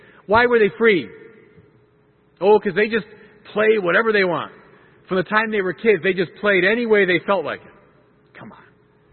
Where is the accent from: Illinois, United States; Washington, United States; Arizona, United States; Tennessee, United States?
Illinois, United States; Chicago; I'm a Chicagoan.